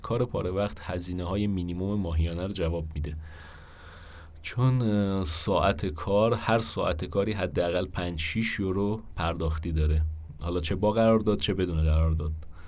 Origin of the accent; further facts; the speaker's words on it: Iran; برای ما که ایرانی هستیم چون از اول عادت کردیم به انگلیسی